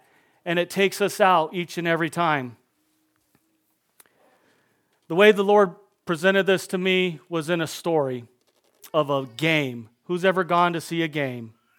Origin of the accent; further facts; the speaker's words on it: Merrill, United States; We'll say it's the Merrill Vandals, since I'm from Merrill.